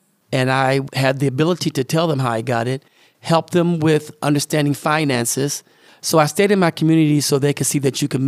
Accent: Homestead, Florida, United States; I was born on January 17th, 1959, at the Homestead Hospital, which was just down the road. I was born and raised here in Homestead.

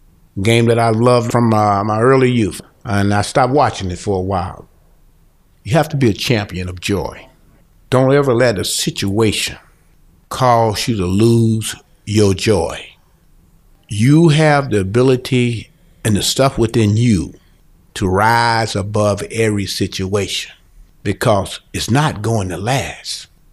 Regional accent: Cleveland, Mississippi, United States; I grew up in Cleveland, Mississippi. It's a small town.

